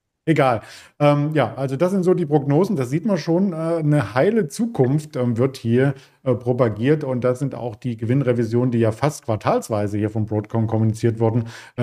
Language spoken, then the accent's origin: German; East Germany, Germany; Als Ossi war ich nur am FKK bisher.